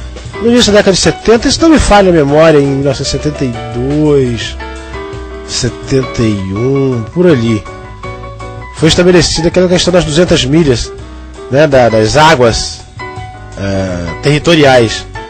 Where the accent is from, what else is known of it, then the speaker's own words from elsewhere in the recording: Campos dos Goytacazes, Rio de Janeiro, Brazil; now in Rio de Janeiro, Brazil; sou de 62 e cheguei no Rio, inclusive não sou nem carioca, sou de Campos, estado do Rio. E cheguei aqui no Rio em 73.